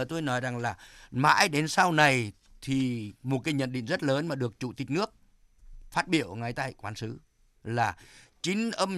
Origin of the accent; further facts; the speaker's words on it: Vĩnh Linh, Quảng Trị, Vietnam; Vĩnh Linh là quê tôi.